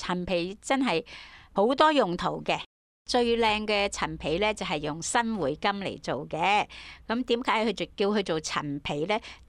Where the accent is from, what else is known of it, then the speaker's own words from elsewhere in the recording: Guangdong, China; 我们中国人，尤其是广东人